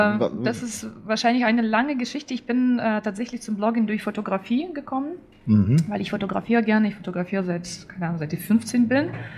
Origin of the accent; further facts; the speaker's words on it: Saint Petersburg, Russia; now in Dortmund, Germany; weil ich komme aus St. Petersburg, aus Russland und meine Familie lebt noch da.